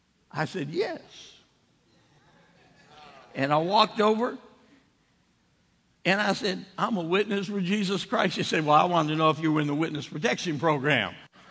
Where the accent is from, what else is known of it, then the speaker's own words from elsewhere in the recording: New Jersey, United States; I had an assignment to go to where I grew up in New Jersey to plant a church.